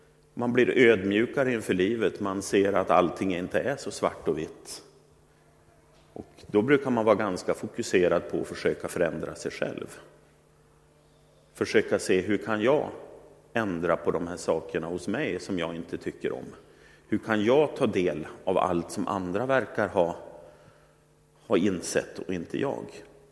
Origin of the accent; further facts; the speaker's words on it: Sweden; Och jag kan ju som svensk fascineras när jag åker runt på jorden vilken färgprakt som möter en i olika kulturer och olika människor.